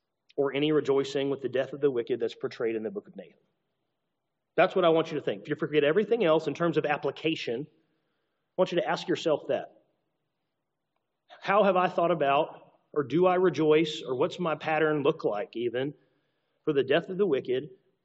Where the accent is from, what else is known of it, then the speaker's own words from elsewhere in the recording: Alabama, United States; I can't say Habakkuk. Got to be Habakkuk. Okay? I'm from Alabama.